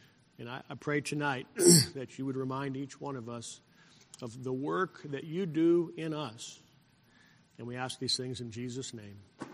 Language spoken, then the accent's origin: English; New Mexico, United States; Now, when I grew up in New Mexico, I wish you could have met my dad.